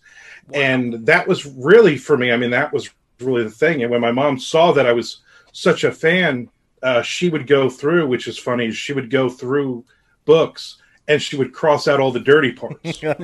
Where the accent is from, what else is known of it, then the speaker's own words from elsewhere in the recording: New Jersey, United States; I think it started when I was about 12 years old, and growing up in New Jersey, me and my brother's about a year and a half younger than me, and we were awful kids.